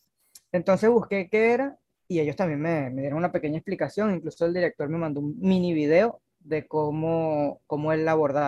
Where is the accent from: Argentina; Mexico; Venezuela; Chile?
Venezuela; soy yo acá de Venezuela